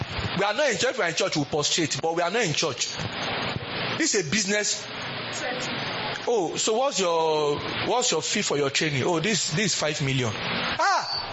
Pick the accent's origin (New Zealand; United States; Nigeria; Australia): Nigeria; Lagos; I'm from Lagos.